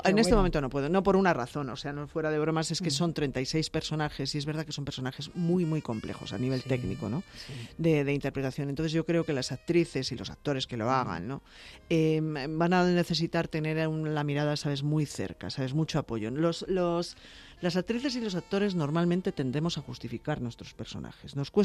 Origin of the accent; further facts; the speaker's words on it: Valladolid, Castile and León, Spain; También yo soy de Valladolid